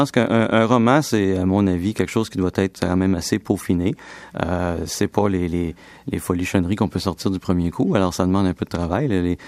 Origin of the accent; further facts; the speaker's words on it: Quebec, Canada; quand ils savaient que je venais du Québec, aux États-Unis